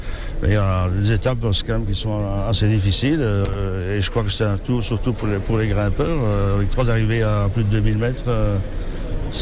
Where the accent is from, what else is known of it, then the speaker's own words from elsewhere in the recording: Brussels, Belgium; Je pense que lorsqu'on est bruxellois, je dirais que le Tour fait l'honneur de partir de Bruxelles.